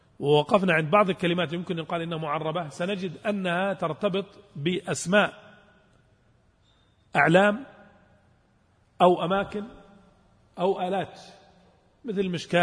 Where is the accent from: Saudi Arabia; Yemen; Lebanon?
Saudi Arabia; توزيعه ضعيف عندنا في السعودية